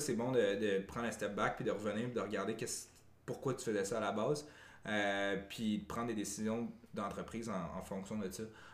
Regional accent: Quebec, Canada; also born or lived in Montreal; parce que les deux, on vient du Nord puis on voulait retourner dans le Nord après nos études.

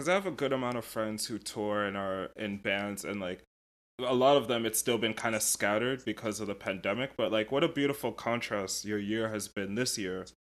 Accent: London, United Kingdom; also born or lived in United States; Yeah, I grew up there. I was born here in the States, but we would live there like 6 months out of the year up until I was like 10 years old.

